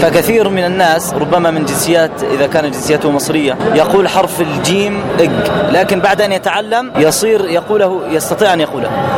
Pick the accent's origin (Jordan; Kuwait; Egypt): Jordan; يعني عندما كنت صغيرا، ذهبت إلى مركز، أو أمي هي التي أرسلتني إلى مركز عندنا في الأردن